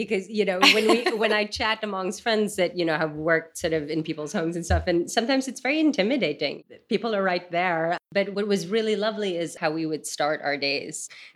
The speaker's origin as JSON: {"language": "English", "town": "Manila", "region": "Metro Manila", "country": "Philippines", "tie": "born or raised there", "said": "I mean, I grew up in Manila. I obviously grew up watching you on TV"}